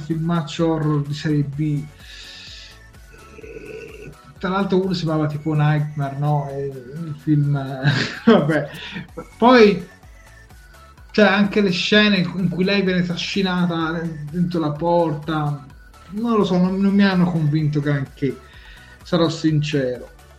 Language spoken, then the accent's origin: Italian; Tuscany, Italy; Beh, babbo, specifichiamo che noi siamo toscani, perché per i siciliani vuol dire un'altra cosa.